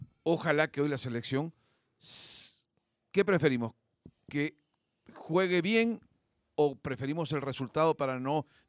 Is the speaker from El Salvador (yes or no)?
yes; El Salvador